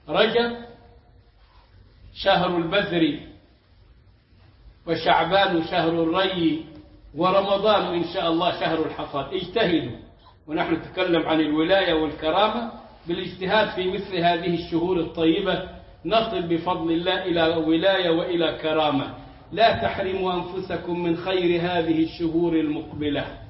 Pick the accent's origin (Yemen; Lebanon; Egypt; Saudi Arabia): Egypt; الجنيه اللي عندنا في مصر